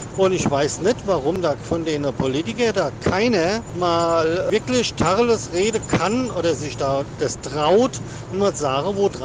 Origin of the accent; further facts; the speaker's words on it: Mainz, Rhineland-Palatinate, Germany; ich komme aus Raum Mainz.